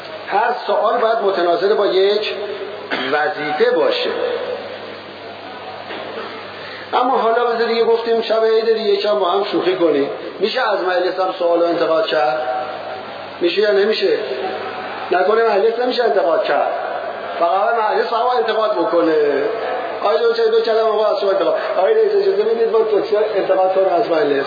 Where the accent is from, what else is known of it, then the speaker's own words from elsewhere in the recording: Iran; والا ما ایرانی هستیم، والا بلا ما ایرانی هستیم.